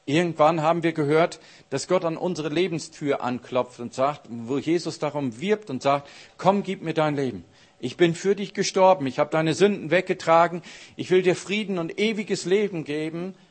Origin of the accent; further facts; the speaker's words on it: Lower Saxony, Germany; In Norddeutschland, da wo ich herkomme aus Ostfriesland, da gibt es einen Spruch